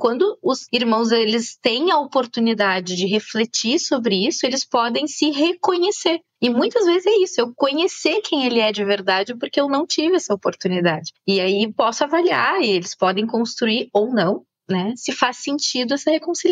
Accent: South Region, Brazil; pensando aqui que eu sou do Sul, todo churrasco de domingo de família

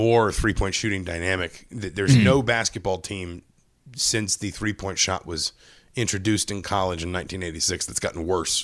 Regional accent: Atlanta, Georgia, United States; Of me? I grew up in Atlanta.

